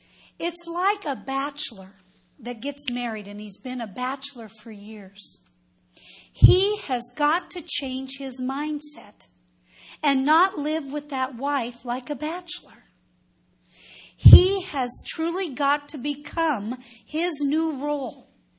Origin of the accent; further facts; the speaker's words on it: Colorado, United States; moved away as an adult; now in California, United States; I was born and raised in Colorado. I lived there my whole life until I went away to college.